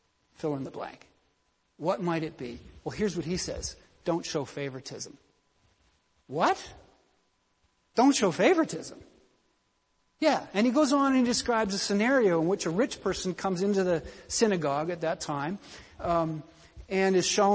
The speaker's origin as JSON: {"language": "English", "country": "Canada", "said": "That's what we're trying to do, aren't we, as Canadian people with refugees who are coming to our country"}